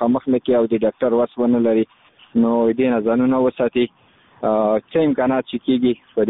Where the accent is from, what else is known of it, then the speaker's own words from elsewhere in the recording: Khost, Afghanistan; زه خو د خوست ولایت مربوط یم، مرکز اوسیدونکی یم.